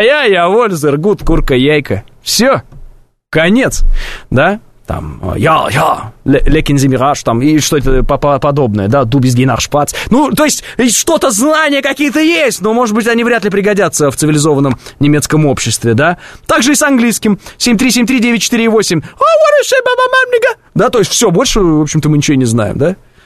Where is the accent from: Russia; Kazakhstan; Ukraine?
Kazakhstan; а я как истинный казах не могу же учить киргизский